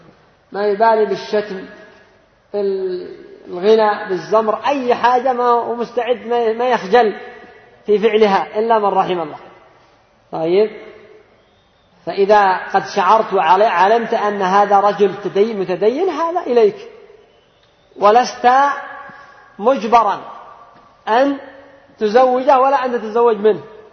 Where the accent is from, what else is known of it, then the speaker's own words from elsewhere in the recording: Yemen; عندنا في اليمن